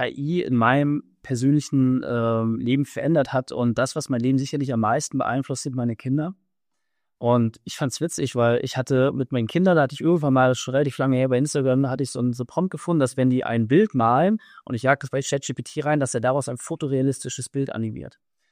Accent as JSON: {"language": "German", "town": "Neubrandenburg", "region": "Mecklenburg-Vorpommern", "country": "Germany", "said": "wir sind ja beide aus Mecklenburg-Vorpommern, er ist ja aus Greifswald, ich aus Neubrandenburg, so ein fast gleicher Jahrgang"}